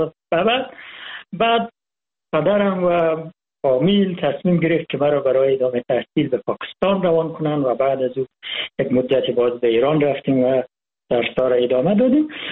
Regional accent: Malistan, Ghazni, Afghanistan; من در سال 1350 در ولسوالی مالستان ولایت غزنی به دنیا آمدم. قریه‌ای که من به دنیا آمدم و مخصوصاً محلی که من به دنیا آمدم یک جای ایلاق مانند، یک جای بلندتر از ناوا و تگا و ارسی بود، ارتفاع بالای 3000 متر

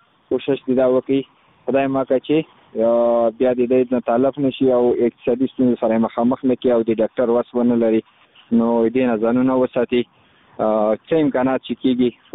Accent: Khost, Afghanistan; زه خو د خوست ولایت مربوط یم مرکز اوسیدونکو یم

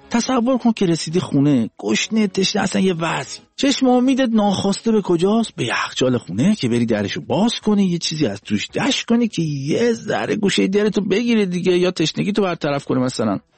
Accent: Iran; ما ایرانی هستیم عزیزان و اون پدرانمون هم حالا ایرانی هم بودن

